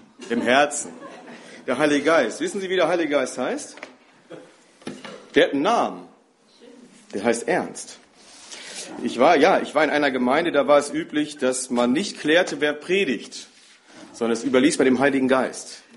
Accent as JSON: {"language": "German", "region": "North Rhine-Westphalia", "country": "Germany", "said": "Ich komme aus dem Ruhrgebiet."}